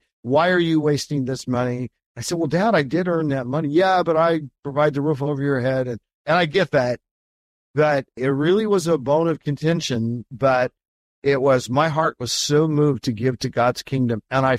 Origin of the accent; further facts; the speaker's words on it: Portland, Oregon, United States; Every once in a while, when people find out I'm from Portland